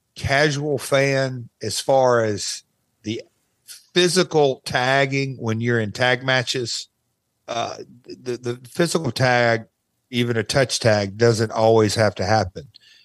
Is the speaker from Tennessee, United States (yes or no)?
yes; Nashville, Tennessee, United States; My hometown of Nashville, people turned on me like